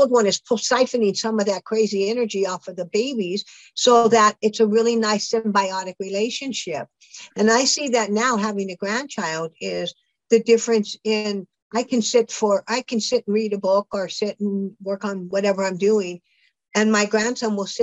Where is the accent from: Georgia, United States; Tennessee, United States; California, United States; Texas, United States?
California, United States; I grew up in California.